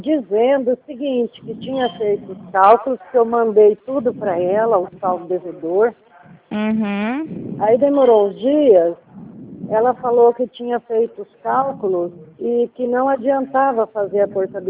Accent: Dourados, Mato Grosso do Sul, Brazil; sou de Dourados.

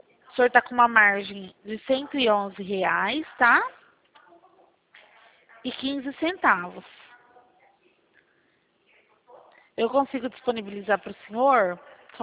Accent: Araçatuba, São Paulo, Brazil; Araçatuba mesmo, tá?

